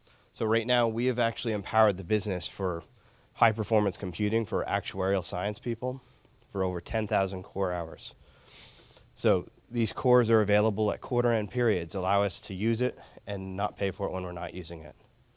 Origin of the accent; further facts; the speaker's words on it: Toronto, Ontario, Canada; including Canada, which I like to say because I'm from Toronto.